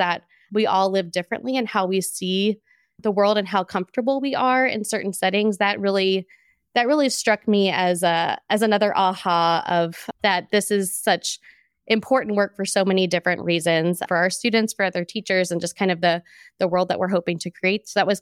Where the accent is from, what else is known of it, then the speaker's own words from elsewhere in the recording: Louisiana, United States; And so I grew up in Louisiana in a somewhat diverse public school system.